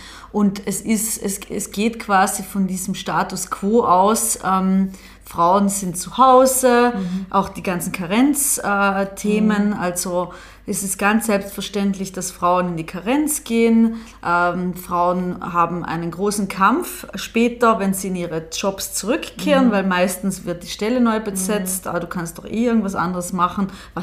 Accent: Trentino-Alto Adige, Italy; ich komme aus Südtirol

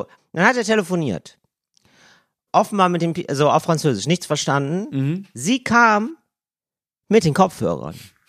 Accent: Germany; ich bin Deutscher

